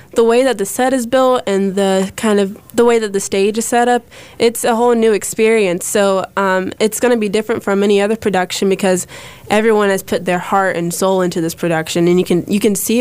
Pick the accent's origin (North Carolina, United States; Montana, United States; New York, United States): North Carolina, United States; Durham; All right, well … I'm from Durham. I go to Jordan High School. I'm 16 years old, and this is my first time ever doing a summer program.